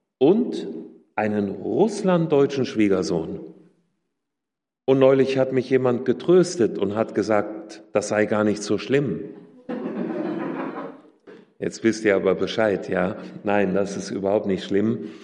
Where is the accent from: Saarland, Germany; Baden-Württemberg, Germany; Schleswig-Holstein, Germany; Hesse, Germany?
Hesse, Germany; Ich komme aus dem Landkreis Fulda aus Hessen.